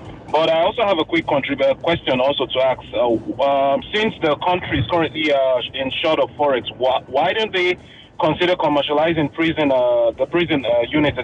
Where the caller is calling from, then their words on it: Ontario, Canada; I'm calling from Ontario, Canada.